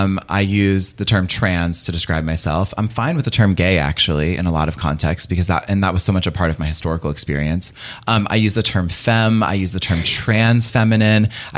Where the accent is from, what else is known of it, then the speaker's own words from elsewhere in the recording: Raleigh, North Carolina, United States; I grew up in North Carolina, in Raleigh.